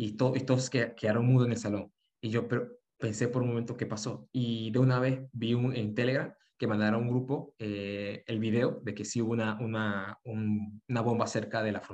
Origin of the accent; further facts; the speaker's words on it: Panama; now in Ukraine; No, o sea, yo soy el único panameño aquí.